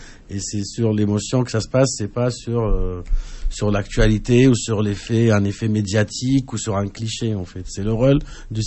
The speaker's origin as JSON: {"language": "French", "country": "Tunisia", "tie": "born or raised there", "moved": "as an adult", "lives_now": "France", "said": "Moi, j'ai grandi en Tunisie jusqu'à mes 23 ans. Et après, j'ai connu le nord de la France."}